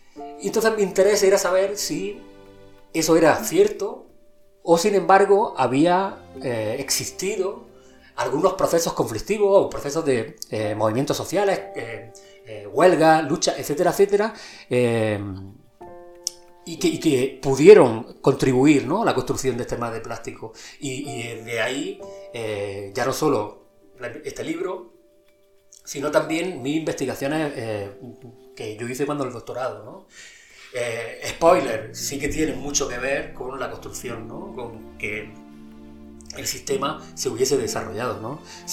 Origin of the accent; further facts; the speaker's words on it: Almería, Andalusia, Spain; yo soy natural de Almería, y yo no tenía conocimiento de cómo se había construido.